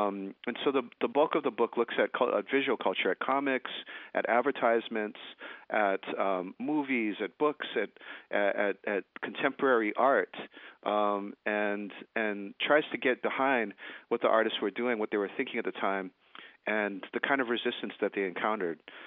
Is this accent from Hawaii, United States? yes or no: yes; Honolulu, Hawaii, United States; as a young kid growing up in Honolulu, Hawaii, in a multicultural society